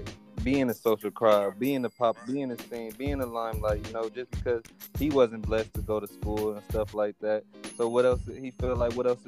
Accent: Inglewood, California, United States; I'm from Inglewood, you know

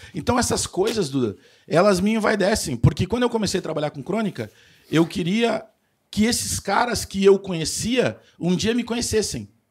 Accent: Frederico Westphalen, Rio Grande do Sul, Brazil; born there; Porque eu nasci em Frederico Westphalen.

